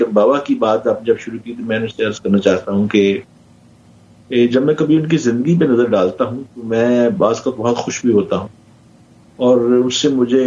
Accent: Pakistan; born there; اور میری والدہ کیونکہ ہجرت پاکستان کرتے ہوئے بہت دکھ صدمہ سہ کے آ چکی تھی پاکستان کے اندر, اور ایک کمرے کا مکان کرائے کا ہمارے پاس موجود تھا جس میں میری پیدائش ہوئی

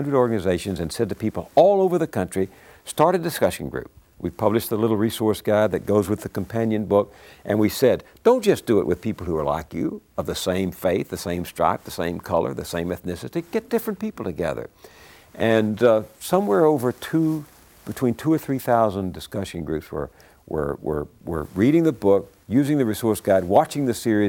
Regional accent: Texas, United States; You know, when I was growing up in East Texas

